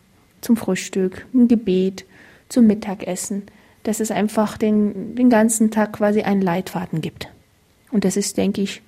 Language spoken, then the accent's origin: German; Eritrea; ursprünglich stamme ich aus Eritrea, Ostafrika, bin koptische Christin.